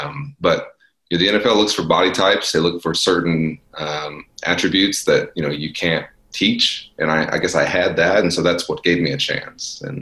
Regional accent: Dallas, Texas, United States; in my high school and growing up in Dallas, if you were smart, people said you should be a doctor or a lawyer.

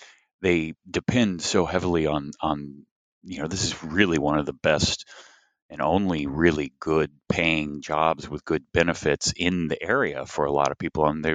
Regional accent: Tennessee, United States; it did help some that I'm from Tennessee and grew up in Tennessee.

